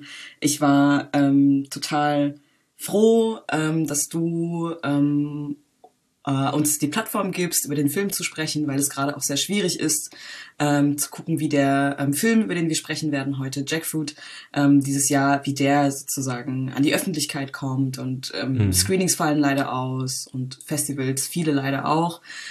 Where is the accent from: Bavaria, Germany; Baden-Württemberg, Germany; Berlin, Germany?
Berlin, Germany; also ich bin … 27 Jahre alt, ich komme aus Berlin